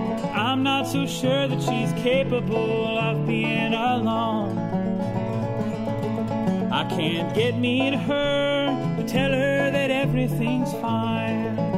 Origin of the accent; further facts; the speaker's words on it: Ohio, United States; Well, you know, I'm from Ohio originally